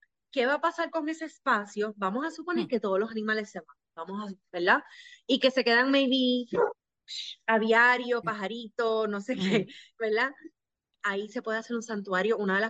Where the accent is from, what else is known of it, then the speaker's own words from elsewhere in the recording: San Juan, Puerto Rico; soy del área de San Juan